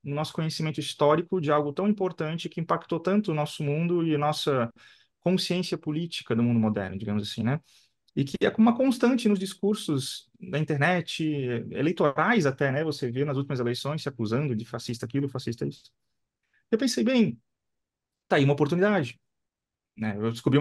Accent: Blumenau, Santa Catarina, Brazil; Bem, eu sou de Blumenau, Santa Catarina.

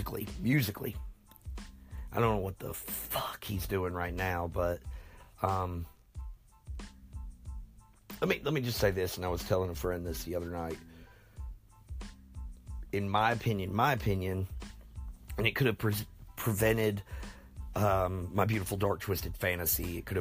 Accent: United States; So, I mean, I'm an American. I am. I like to make it clear.

